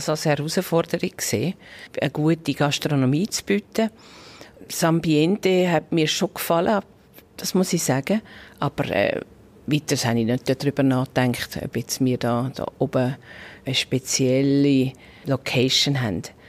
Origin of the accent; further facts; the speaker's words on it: St. Gallenkappel, St. Gallen, Switzerland; Und da es ja meine Heimat ist, also auf dieser Seite vom Ricken